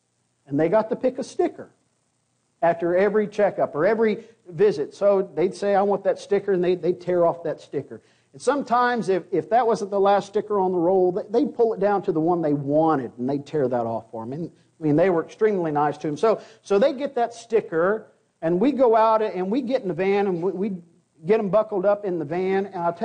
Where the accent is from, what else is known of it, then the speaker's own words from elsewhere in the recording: Arkansas, United States; I was growing up in Arkansas.